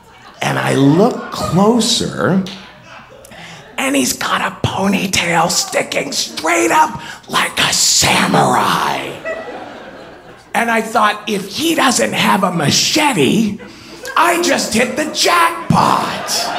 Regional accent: Ohio, United States; But I'm from Ohio. I'm a very polite person.

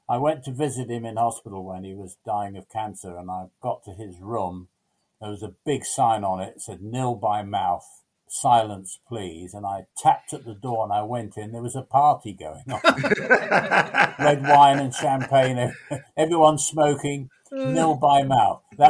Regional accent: Chelsea, London, United Kingdom; born there; I was born in Chelsea, in the Chelsea Hospital for Women, it says on my birth certificate.

